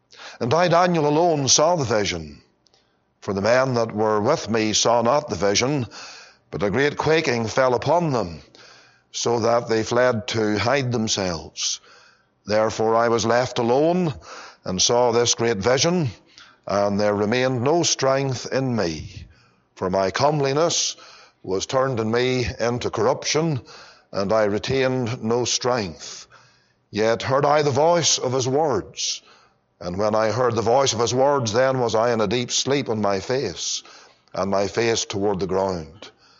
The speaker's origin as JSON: {"language": "English", "region": "Northern Ireland", "country": "United Kingdom", "tie": "born or raised there", "said": "come to America was the call of God to leave and go back to Northern Ireland to take up the ministry in my hometown and in my home congregation."}